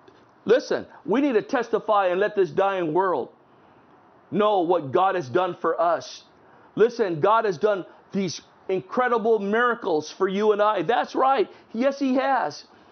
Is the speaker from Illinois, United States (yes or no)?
no; National City, California, United States; Back in the day, I grew up in National City. There was just one theater where everyone tried to sneak into.